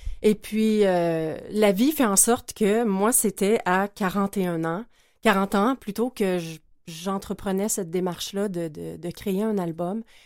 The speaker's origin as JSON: {"language": "French", "region": "Quebec", "country": "Canada", "said": "Je suis beauceronne de souche."}